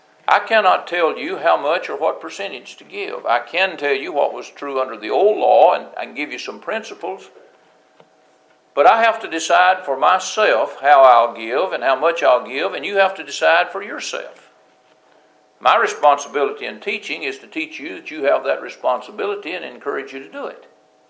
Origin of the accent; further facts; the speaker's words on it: United States; I'm glad I'm an American. I'm glad I'm in the United States, even though there are a lot of problems.